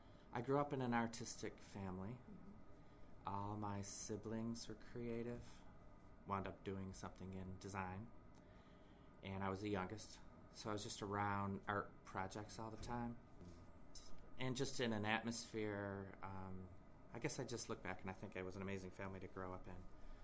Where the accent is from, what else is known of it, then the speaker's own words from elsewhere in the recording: Ontario, New York, United States; I grew up in a little town called Ontario, which is outside of Rochester.